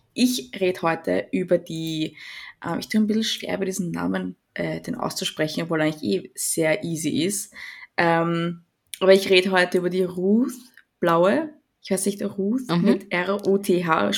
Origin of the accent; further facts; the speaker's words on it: Austria; wie du es halt auch bei uns in Österreich hast.